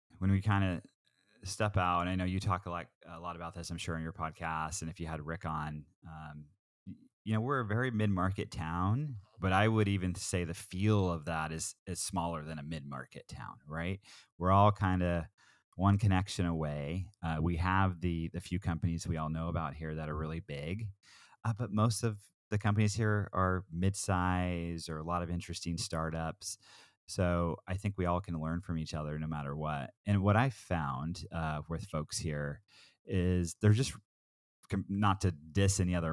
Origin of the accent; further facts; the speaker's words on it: Oregon, United States; You know, I'm an Oregon kid. I grew up in Southern Oregon. I've been in Portland since 2006.